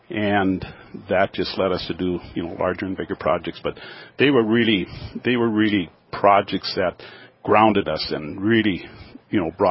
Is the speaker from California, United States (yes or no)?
no; Minnesota, United States; I grew up in Minnesota, and I really wanted to farm.